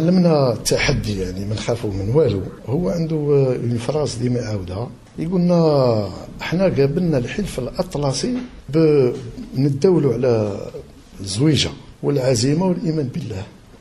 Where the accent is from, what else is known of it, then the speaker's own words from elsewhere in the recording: Constantine, Constantine Province, Algeria; also born or lived in Geneva, Switzerland; مولود في قسنطينة، مولود 1966. دراستي كانت في قسنطينة،